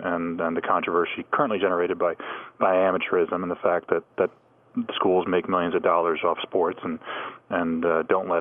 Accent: Pennsylvania, United States; I grew up outside Philadelphia.

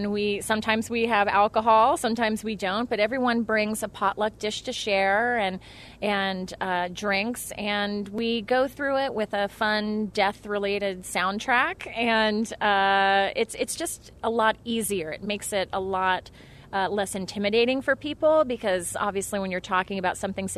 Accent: Dayton, Ohio, United States; Well, I was born and raised in Dayton, and I am a mass comm major from Wright State

